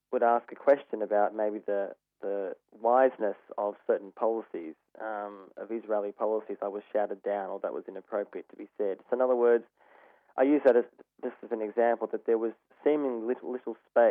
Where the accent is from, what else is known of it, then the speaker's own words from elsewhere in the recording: Melbourne, Victoria, Australia; born there; I'm 34, and I was born in Melbourne in 1974. And my parents are both born in Melbourne during the Second World War. So they're Australian-born.